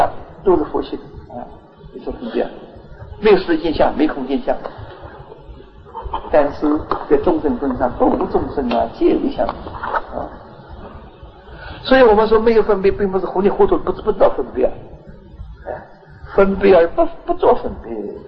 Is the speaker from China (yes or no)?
yes; China; 所以现在我们大陆人啊，很舍命